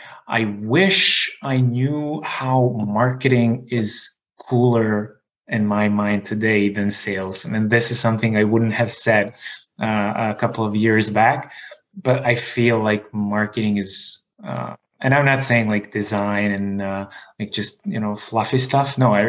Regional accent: Belgrade, Serbia; English is a second language; perhaps it's because I'm coming from Belgrade, Serbia, which is obviously not the US

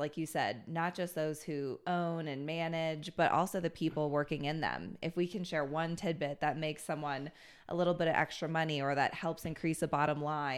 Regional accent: Bethesda, Maryland, United States; I worked in this Mexican restaurant near where I grew up in Bethesda, Maryland.

